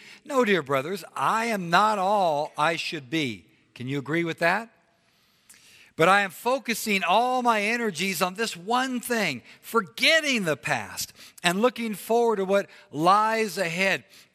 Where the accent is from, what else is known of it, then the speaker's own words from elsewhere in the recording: California, United States; The reason is I was raised in Southern California. I'm 11 years of age.